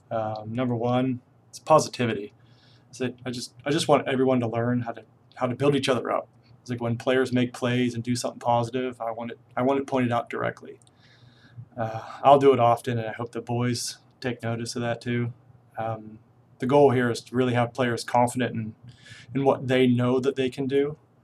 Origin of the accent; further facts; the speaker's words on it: Pennsylvania, United States; I grew up in Indiana County area.